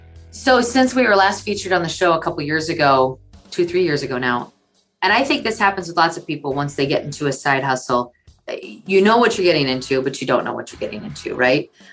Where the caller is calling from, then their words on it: Bismarck, North Dakota, United States; I am chiming in from Bismarck, North Dakota.